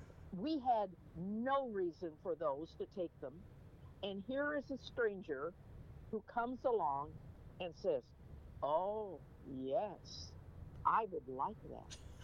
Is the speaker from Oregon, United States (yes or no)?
yes; Portland, Oregon, United States; born there; I was born in Portland, Oregon, and my dad worked for the federal government, and we moved every 2 to 4 weeks.